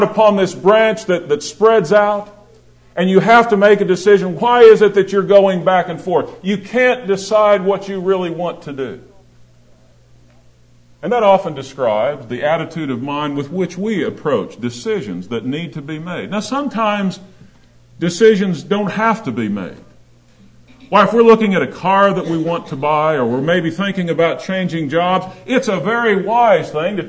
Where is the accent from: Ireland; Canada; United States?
United States; Denver, Colorado; I grew up in Denver, and I'm a Denver Bronco fan.